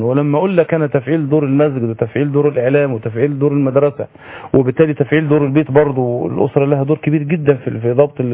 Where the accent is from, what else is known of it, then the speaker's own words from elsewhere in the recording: Egypt; لنا كمصريين محبين للنبي صلى الله عليه وسلم